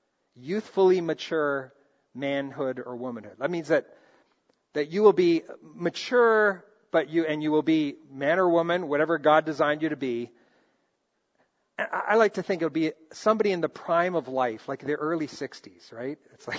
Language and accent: English; Brazil; Now, many of you know I grew up in Brazil